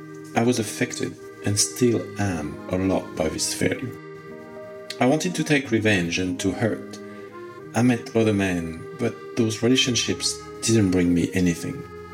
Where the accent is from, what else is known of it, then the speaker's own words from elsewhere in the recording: Auvergne-Rhône-Alpes, France; now in Paris, France; I was born in Auvergne. I lived in a small village, so beautiful.